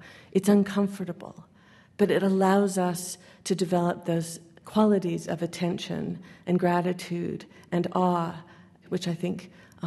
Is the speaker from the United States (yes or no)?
yes; Salt Lake City, Utah, United States; moved away; I grew up in Salt Lake. We left.